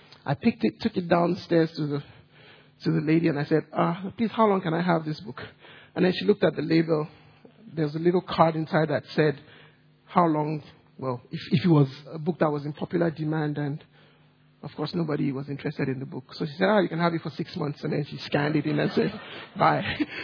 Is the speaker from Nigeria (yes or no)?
yes; Nigeria; Where I grew up back home in Nigeria, we were known to have missionaries come.